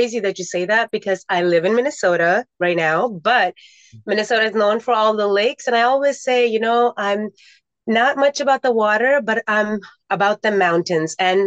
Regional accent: Pakistan; born there; I was born in Pakistan.

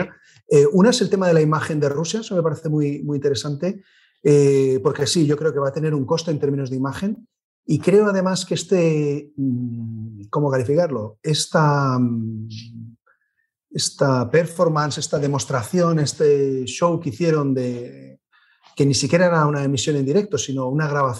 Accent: Spain; desde luego, siendo español y en clave española

